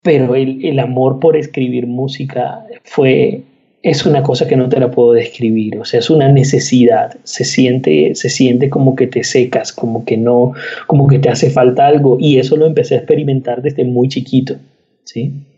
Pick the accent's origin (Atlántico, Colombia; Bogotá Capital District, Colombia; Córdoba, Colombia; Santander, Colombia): Córdoba, Colombia; Montería; No, yo soy de Montería, Córdoba.